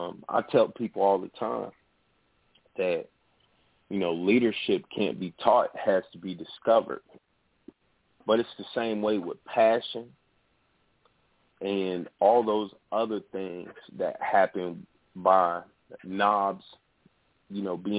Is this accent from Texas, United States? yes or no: no; Illinois, United States; When I got old enough to drive, my father, you know, I'm from Central Illinois, my father would send me to neighboring cities on weekends.